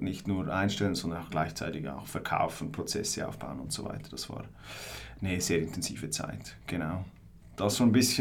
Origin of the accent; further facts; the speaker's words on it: Glarus, Switzerland; ich komme aus Glarus ursprünglich, also ein kleines Dorf irgendwo in der Schweiz.